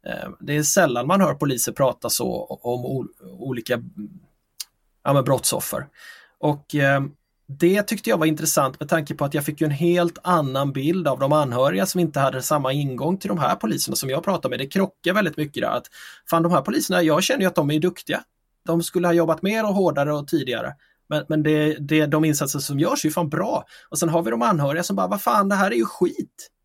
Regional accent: Figaholm, Kalmar County, Sweden; min födelseort där jag växte upp i lilla Figaholm i Småland.

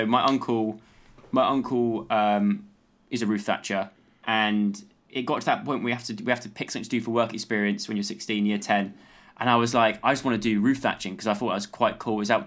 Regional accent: Lacock, South West England, United Kingdom; I grew up in Wiltshire, in a tiny little village.

